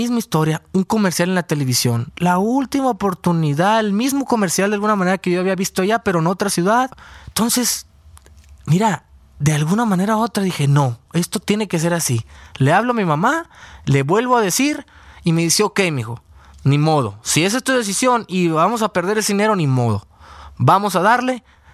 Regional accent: Hermosillo, Sonora, Mexico; que son 14 horas manejando de donde soy yo, de Hermosillo, Sonora.

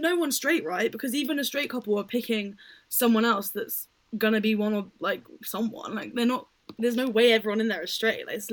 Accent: United Kingdom; I mean, obviously, we're both British, so we can't really talk.

